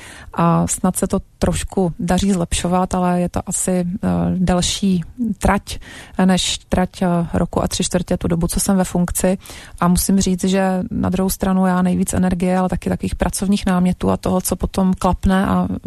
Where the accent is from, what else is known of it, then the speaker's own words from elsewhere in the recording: Brno, South Moravian Region, Czechia; protože sama jsem z Brna a my ano.